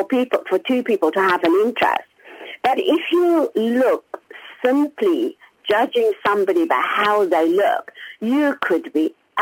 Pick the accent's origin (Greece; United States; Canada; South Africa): South Africa; Well, I come from South Africa